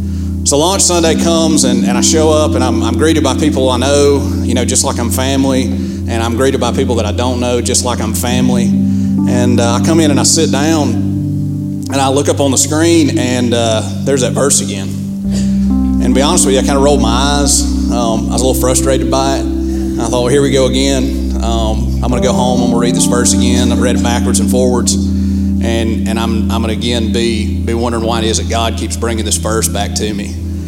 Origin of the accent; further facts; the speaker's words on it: Somerville, Alabama, United States; I'm from Somerville, Alabama, and I work for a company in Hartsville called Profab Machine